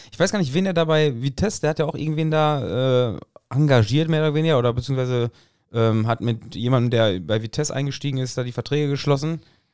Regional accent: Lippstadt, North Rhine-Westphalia, Germany; Bin aus Lippstadt.

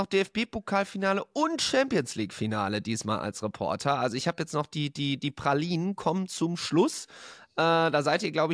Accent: Düsseldorf, North Rhine-Westphalia, Germany; Und also ich komme ja aus dem Rheinland, ich kann es ja aus erster Hand berichten, so als Düsseldorfer.

